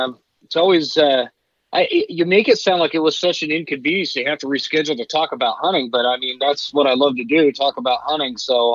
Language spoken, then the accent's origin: English; Utah, United States; I grew up hunting the West. I grew up in Utah, and spent a lot of time in Utah, Idaho, and Wyoming, doing very outdoorsy.